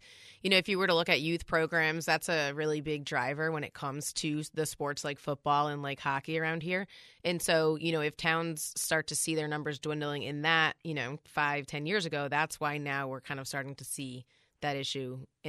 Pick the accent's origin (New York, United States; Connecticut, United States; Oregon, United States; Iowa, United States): Connecticut, United States; also born or lived in Louisiana; now in Vermont, United States; I grew up in Connecticut and I lived in Louisiana, and in both of those states, I feel like there was the traditional sports were much more, you know, prevalent and a big deal. But then you come to Vermont